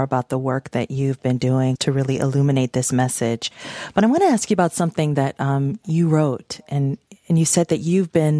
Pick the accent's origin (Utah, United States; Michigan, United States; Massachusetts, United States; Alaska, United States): Michigan, United States; Detroit; As a native Detroiter, I had to shout out to that. I was born right outside of Hamtramck.